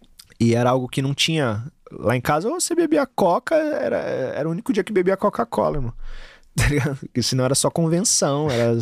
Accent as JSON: {"language": "Portuguese", "town": "Itaquera", "region": "São Paulo", "country": "Brazil", "said": "Tipo assim, eu sou de Itaquera, eu tenho que ser corintiano, tá ligado?"}